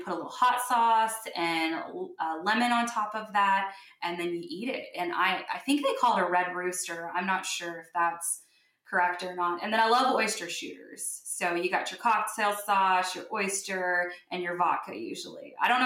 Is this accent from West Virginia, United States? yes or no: yes; West Virginia, United States; moved away; I'm from West Virginia, but I have been here for 2 years.